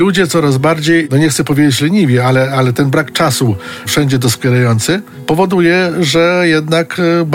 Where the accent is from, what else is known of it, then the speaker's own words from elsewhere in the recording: Podlaskie Voivodeship, Poland; muszę gdzieś spełnić się na gruncie mojej małej ojczyzny, czyli synejszczyzny.